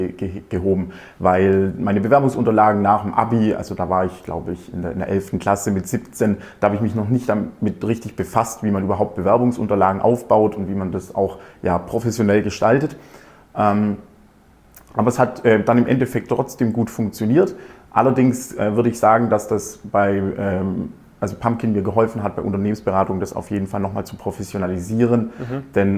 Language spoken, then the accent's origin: German; Baden-Württemberg, Germany; ich bin 22. Ich komme aus der Nähe auch von Aalen.